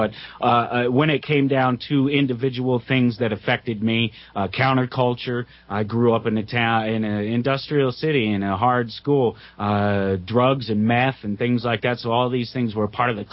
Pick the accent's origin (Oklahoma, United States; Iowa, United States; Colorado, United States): Colorado, United States; Commerce City; That's where I grew up. I grew up in Commerce City, Colorado. It's an industrial city just north of the city of Denver.